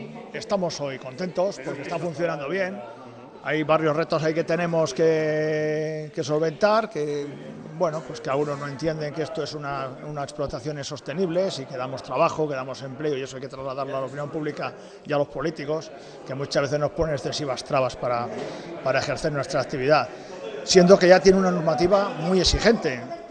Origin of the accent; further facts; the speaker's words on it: Aranda de Duero, Castile and León, Spain; Yo como ganadero vivo soy de Soria, pero de aquí al lado, de Aranda de Duero, y si estoy en Langa es porque me dedico al porcino